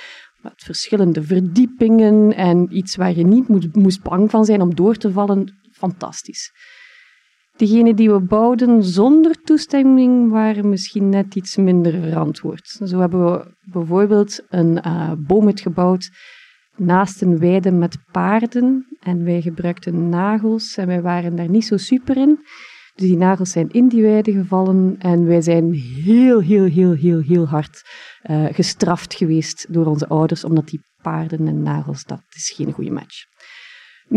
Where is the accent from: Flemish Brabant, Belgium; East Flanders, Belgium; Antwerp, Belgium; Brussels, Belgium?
East Flanders, Belgium; Mater; Ik ben opgegroeid in het Mater van de jaren 80, 90. Voor de mensen die Mater niet kennen, Mater is een piepklein boerendorp, vlakbij Oudenaarde. En daar, ja, Mater is een typisch Vlaams dorp.